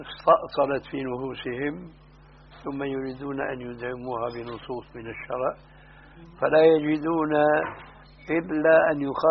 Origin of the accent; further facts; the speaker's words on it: Damascus, Damascus Governorate, Syria; وهناك عندنا في دمشق، انا بقول له